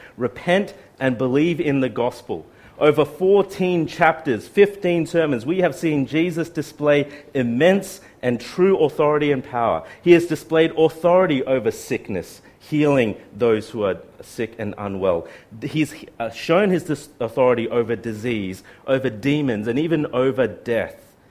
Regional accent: England, United Kingdom; So, as English people do, we gave each other a sheepish nod and waited awkwardly for a whole 5 minutes in total silence.

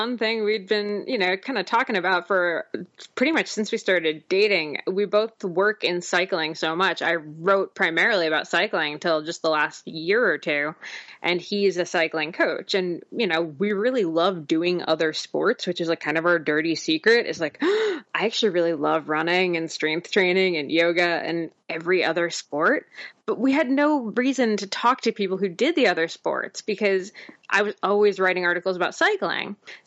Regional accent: New Jersey, United States; accent: New Jersey; now in Ontario, Canada; So I'm a Jersey girl. I grew up in New Jersey. I'm hoping to lose the accent at some point now that I live in Ontario, but it doesn't seem to be happening anytime soon.

